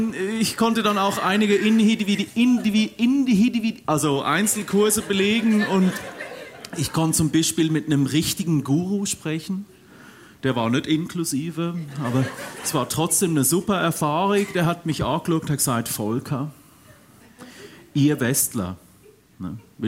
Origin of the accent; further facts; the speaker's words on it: Ennetbaden, Aargau, Switzerland; ich komme aus Ennet-Baden